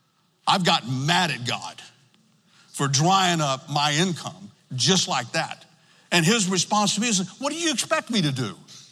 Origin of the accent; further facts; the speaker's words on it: the South, United States; I come from the South that says he owns everything, the cattle in the hills and the taters underneath.